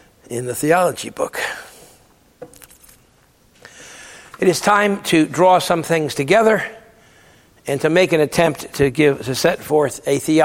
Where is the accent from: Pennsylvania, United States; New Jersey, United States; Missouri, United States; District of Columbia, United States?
Missouri, United States; St. Louis; It's also been called confluence, which makes sense here in my hometown of St. Louis, where the Missouri and Mississippi rivers come together.